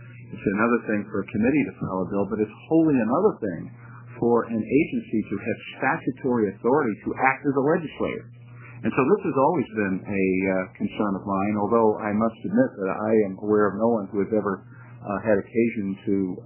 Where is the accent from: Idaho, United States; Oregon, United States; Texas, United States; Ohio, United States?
Oregon, United States; Portland; I'm an attorney from Portland